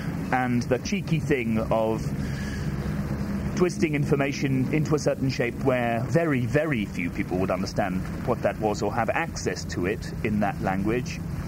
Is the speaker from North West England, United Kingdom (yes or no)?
no; Wales, United Kingdom; born there; first language Welsh; English is a second language; This idea then of the Welsh language, it is my first language. I was born in Wales.